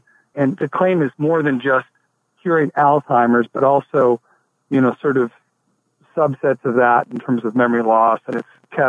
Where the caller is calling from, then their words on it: Santa Cruz, California, United States; I'm calling from Santa Cruz